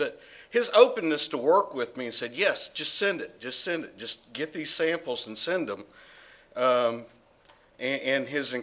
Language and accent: English; Texas, United States; Now, luckily, I grew up in Texas. That wasn't a big issue, but when it did snow, we wanted to try it.